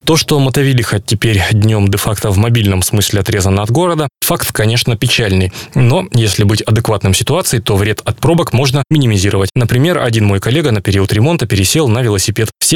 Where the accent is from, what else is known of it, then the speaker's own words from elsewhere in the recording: Ural, Russia; Мы, уральцы, вообще склонны любое нововведение, ломающее привычные модели поведения, принимать в штыки.